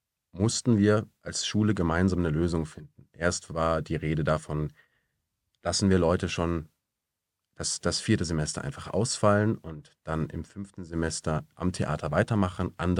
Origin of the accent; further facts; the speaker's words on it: Munich, Bavaria, Germany; moved away as an adult; now in Leipzig, Germany; Ich komme eigentlich aus München, die Familie kommt aus Oberammergau und ich bin dann mit 21 nach Leipzig zum Studium